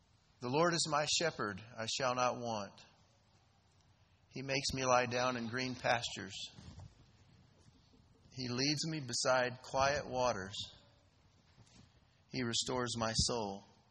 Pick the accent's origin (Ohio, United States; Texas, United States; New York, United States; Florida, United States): Texas, United States; I grew up in South Texas, and my grandparents had a 20-acre farm, and they had cows and chickens and other animals